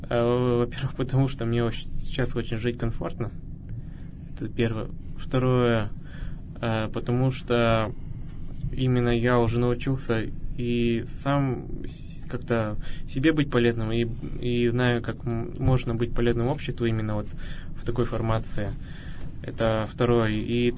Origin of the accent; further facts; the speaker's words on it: Uray, Khanty-Mansi Autonomous Okrug, Russia; now in Yekaterinburg, Russia; моя родина — это Ханты-Мансийский автономный округ. Родители у меня остались там, в маленьком городке Урай, а я уже несколько лет живу здесь, в Екатеринбурге.